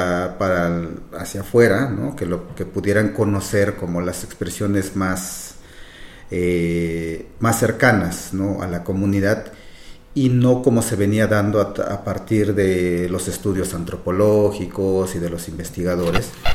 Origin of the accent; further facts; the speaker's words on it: Tamazulapan del Espíritu Santo, Oaxaca, Mexico; vengo del estado de Oaxaca, en México, y soy originario de un municipio que se llama Tamazulapan del Espíritu Santo Mije